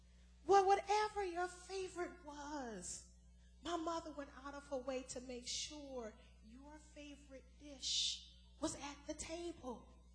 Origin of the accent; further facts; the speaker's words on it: Atlanta, Georgia, United States; y'all know I'm from Atlanta, amen.